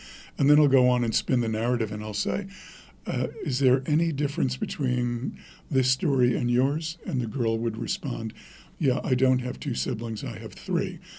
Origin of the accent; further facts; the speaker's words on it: New York, United States; I grew up in New York, so I'm relentless when it comes to doing something like this